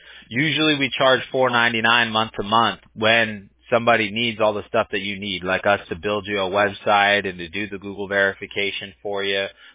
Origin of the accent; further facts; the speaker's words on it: Long Beach, California, United States; I grew up out here.